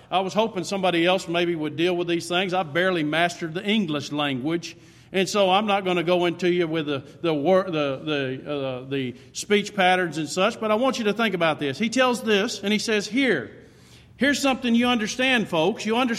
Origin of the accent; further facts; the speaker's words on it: Texas, United States; I'm born and raised in the Promised Land. I'm not from Oklahoma. I am from Texas.